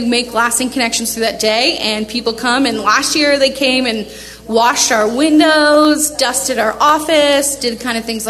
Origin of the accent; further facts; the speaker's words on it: Ohio, United States; now in Indiana, United States; I'm actually from Ohio. That is my home state. I'm not a Hoosier by birth.